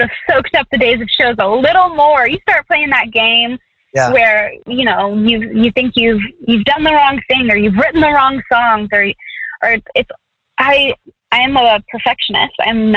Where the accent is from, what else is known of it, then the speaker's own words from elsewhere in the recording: the South, United States; I'm from the South, y'all. I say things like y'all.